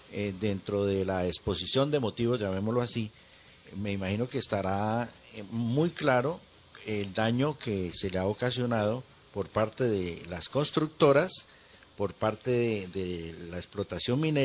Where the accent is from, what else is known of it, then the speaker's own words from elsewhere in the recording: Cali, Valle del Cauca, Colombia; Sí, es que el tema, doctor Suárez, lo miro como caleño.